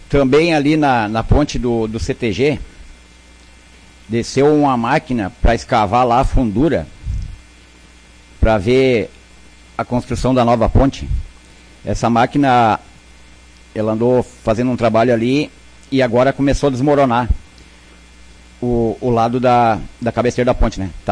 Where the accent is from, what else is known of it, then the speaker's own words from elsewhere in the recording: Rincão de Espraiada, Brazil; Tenho andado pelo Rincão de Espraiada, né? Minha terra na volta aí.